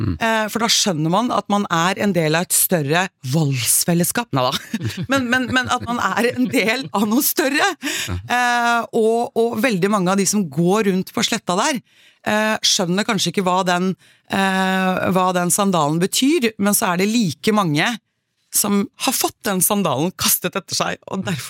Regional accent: Oslo, Norway; jeg født og oppvokst I Oslo

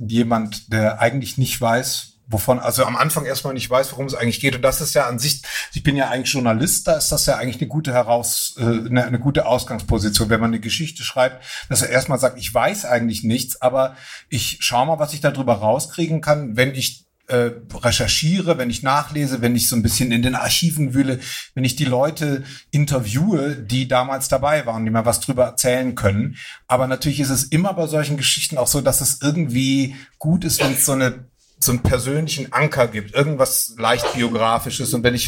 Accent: Baden-Württemberg, Germany; born there; Ich bin in der Nähe von Tübingen geboren. Ich weiß nicht, ob man Tübingen kennt. Tübingen ist in der Nähe von Stuttgart.

